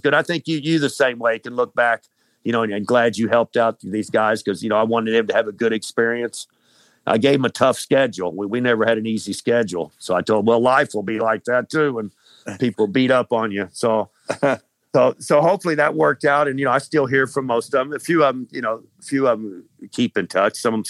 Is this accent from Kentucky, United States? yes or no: yes; Murray, Kentucky, United States; also born or lived in Joplin, Missouri; I was born in Joplin, Missouri. My mom was from there. But, you know, I've always been from Murray, Kentucky my whole life because my dad had so much connections here. But, you know, I love Kentucky. I love the state.